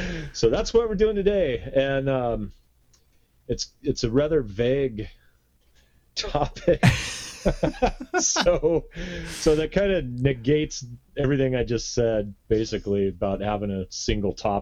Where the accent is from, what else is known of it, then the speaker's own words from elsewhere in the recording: Yelm, Washington, United States; also born or lived in California; I was born in California. We moved up here when I was like 3. And we moved directly to Yelm. So all my experience was Yelm centered